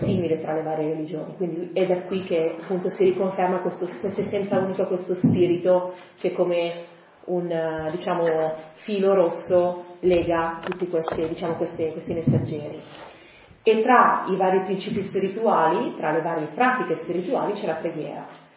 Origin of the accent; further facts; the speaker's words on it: Voghera, Lombardy, Italy; vengo da Voghera, vicino a Pavia. Sono rappresentante della comunità Baha'i, che è una fede molto, molto giovane per essere appunto una religione.